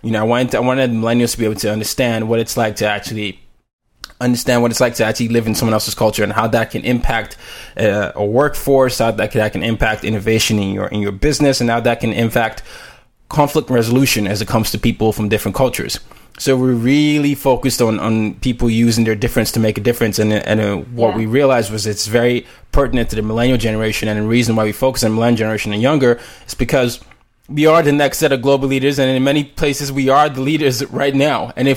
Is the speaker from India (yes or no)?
no; Nigeria; now in United States; I have to go through that because I'm Nigerian